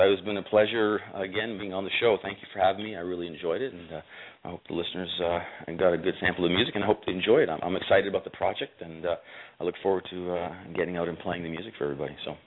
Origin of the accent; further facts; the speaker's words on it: Mississauga, Ontario, Canada; We have the big Celebration Square gig here in Mississauga, my hometown.